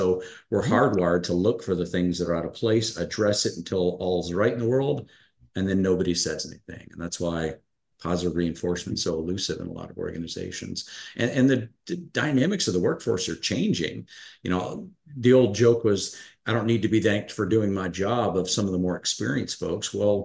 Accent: Houston, Texas, United States; So I can speak my native language there coming from Houston.

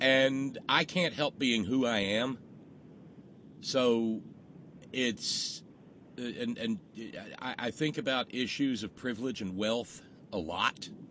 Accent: Alabama, United States; I was raised, this is going to sound crazy, growing up in Alabama, but son of a parents from West Virginia, I was raised a Lakers fan, okay?

